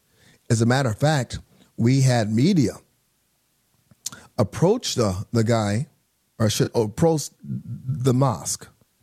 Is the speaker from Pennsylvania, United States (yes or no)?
no; Phoenix, Arizona, United States; My name is … I am from Phoenix, Arizona.